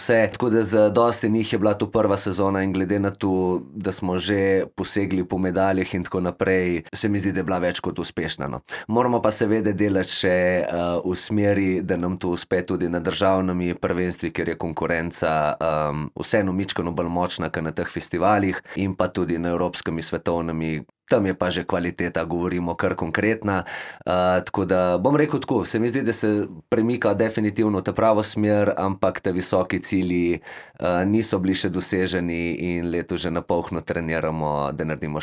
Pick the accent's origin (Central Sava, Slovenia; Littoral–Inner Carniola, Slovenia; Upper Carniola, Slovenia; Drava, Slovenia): Littoral–Inner Carniola, Slovenia; Postojna; nismo seveda pozabili, da smo iz Postojne